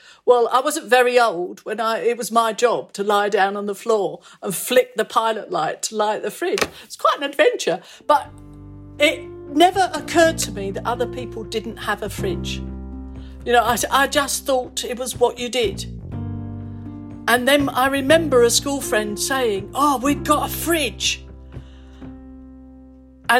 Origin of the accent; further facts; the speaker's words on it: Hackney, London, United Kingdom; born there; I was born in Hackney in London, E5.